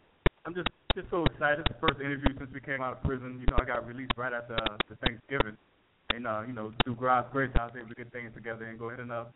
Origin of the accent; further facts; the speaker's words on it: Fayetteville, North Carolina, United States; Yeah, I'm from Fayetteville.